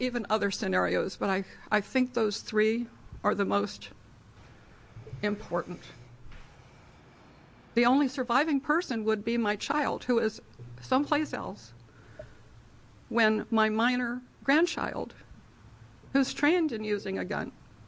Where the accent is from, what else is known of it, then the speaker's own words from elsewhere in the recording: Portland, United States; I'm from Portland, and I'm speaking on behalf of myself.